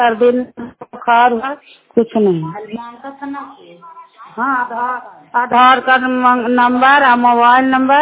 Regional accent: Bihar, India; मुसारी घर है, नचिकतौरा है, पंचायत मकरौता से बोल रहा हूँ, ब्लॉक कराए है।

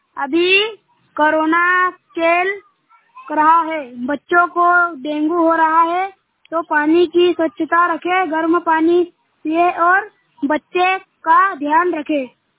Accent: Sonpur, India; मैं ग्राम सोनपुर से हूँ।

